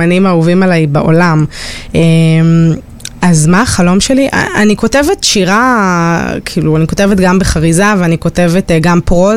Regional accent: Tel Aviv, Tel Aviv District, Israel; אני ילדת נרות קלאסית, גדלתי ברמת אביב, והייתי בתשע

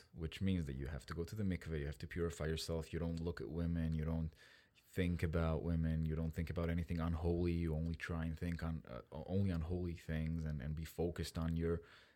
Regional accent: Jerusalem, Jerusalem District, Israel; I grew up in Jerusalem in a neighborhood called Har Nof, which is in the western part of the city. It's... mostly ultra-Orthodox

